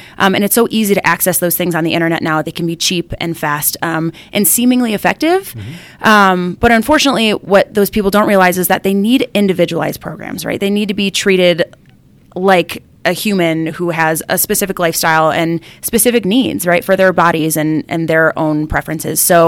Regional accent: Cleveland, Ohio, United States; So I grew up in Ohio, around Cleveland area, and I went to college in Florida, actually.

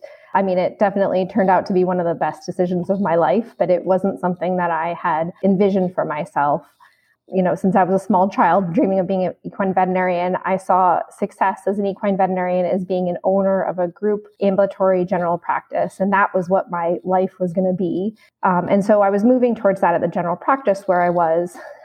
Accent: Connecticut, United States; I grew up in Connecticut. I graduated from Michigan State in 2009. Then I went out to Arizona to do an internship

